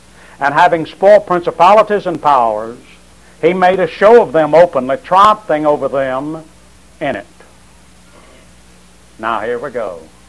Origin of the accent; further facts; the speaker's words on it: Elba, Alabama, United States; when I was a young person, I was raised up in Coffee County, Alabama, Elba, Alabama.